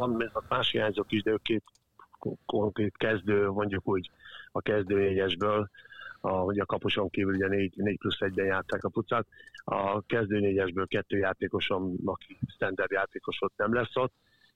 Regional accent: Gyula, Békés, Hungary; ugye mikorunkban a grundfoci az Gyulánnal, én felnőttem fantasztikusan, sokat fociztunk haverokkal.

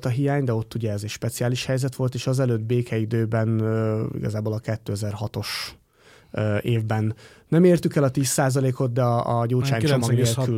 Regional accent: Paks, Tolna, Hungary; nem tudom hányan tudják, hogy a Paksról származom

